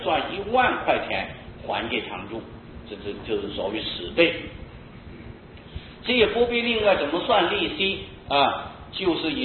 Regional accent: Taiwan; 可是我们台湾人有一个习惯，认为皈依就是拜师

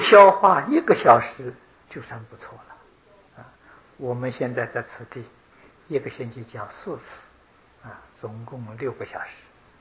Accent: China; 20岁以上，我们中国人家成年了。

